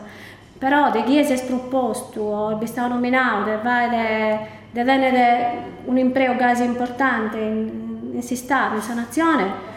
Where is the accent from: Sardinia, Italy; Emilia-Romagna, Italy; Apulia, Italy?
Sardinia, Italy; sono sardo, sono scusso.